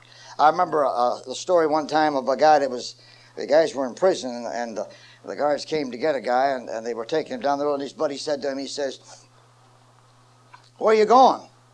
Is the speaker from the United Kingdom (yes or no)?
no; Ohio, United States; moved away as an adult; now in New York City, United States; And I left my hometown in Ohio. I went to New York City to start.